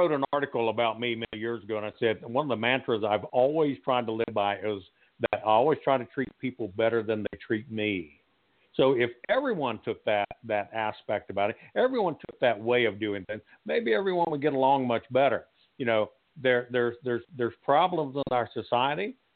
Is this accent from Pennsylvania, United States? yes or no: no; California, United States; born there; accent: Southern; And even though I have a Southern voice, I was born in California, so I don't even have people over this way.